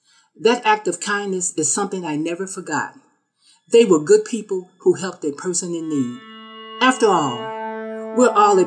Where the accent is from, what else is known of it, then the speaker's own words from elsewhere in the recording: Chicago, Illinois, United States; I'm from Chicago.